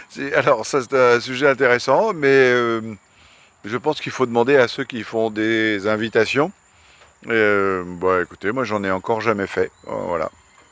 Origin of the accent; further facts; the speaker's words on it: French Guiana, France; On est Guyanais, on est en Guyane, on a tout en Guyane.